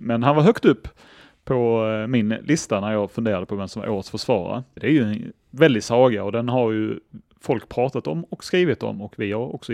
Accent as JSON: {"language": "Swedish", "town": "Lerberget", "region": "Skåne", "country": "Sweden", "said": "jag kommer ju från Lerberget till exempel."}